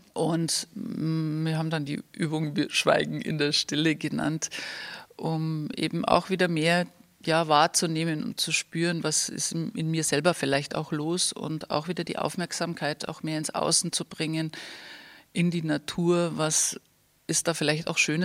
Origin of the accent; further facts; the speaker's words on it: Tegernsee, Bavaria, Germany; wir sind ja in Tegernsee direkt aufgewachsen